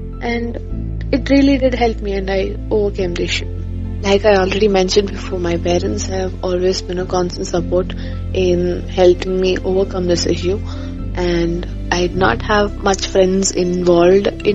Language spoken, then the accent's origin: English; Thiruvananthapuram, Kerala, India; I am 22 years of age. I am a student pursuing post-graduation in chemistry. I come from Trivandrum, Kerala.